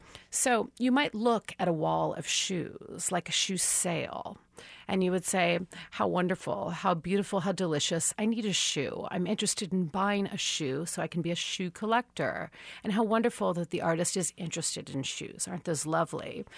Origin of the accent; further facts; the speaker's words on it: Palos Verdes, California, United States; I grew up in Palos Verdes, which is an upper middle class neighborhood.